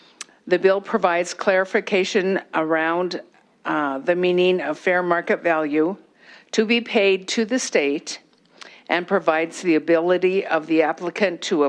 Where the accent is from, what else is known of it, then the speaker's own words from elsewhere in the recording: Montana, United States; I hail from Gallatin County, serving Belgrade and the surrounding area.